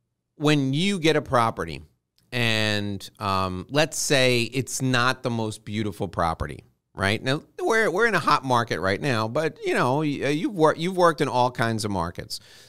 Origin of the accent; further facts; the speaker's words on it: New York, United States; I'm from New York, so I say niche